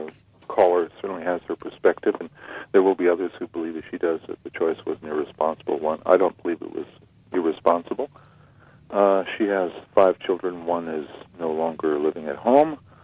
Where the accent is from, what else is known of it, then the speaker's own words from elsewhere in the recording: Alaska, United States; And I'm from Alaska.